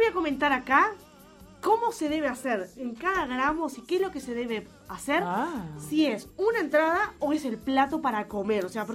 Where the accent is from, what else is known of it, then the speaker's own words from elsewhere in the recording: Salto, Uruguay; En Salto, por eso somos salteños.